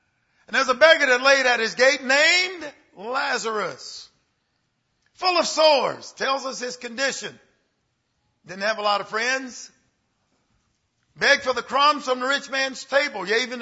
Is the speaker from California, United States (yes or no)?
no; Louisiana, United States; People ate with their hands like I did when I was raised in Louisiana back in the day.